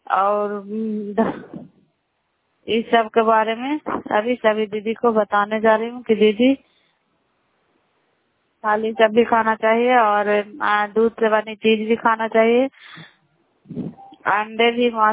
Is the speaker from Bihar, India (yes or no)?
yes; Bairenganj, Bihar, India; नालंदा जिला पराय ब्लॉक मकरौता पंचायत ग्राम बैरेगंज के निवासी हूँ